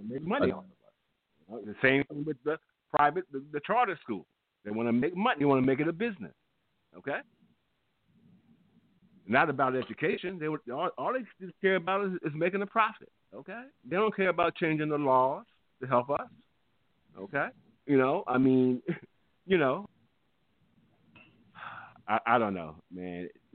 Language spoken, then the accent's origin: English; New York, United States; I was born and raised in New York, so, you know, I was doing some crazy stuff up there.